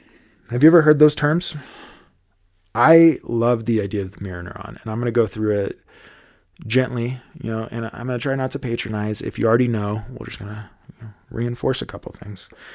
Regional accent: Tennessee, United States; You know, I was born in Tennessee, and in Tennessee, you are the minority if you're not Christian. Most people, when I was growing up, were part of the church.

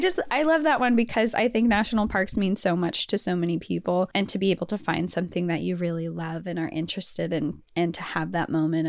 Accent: Colorado, United States; Growing up in Colorado with the outdoorsy family, I was lucky enough to have been to several national parks before this

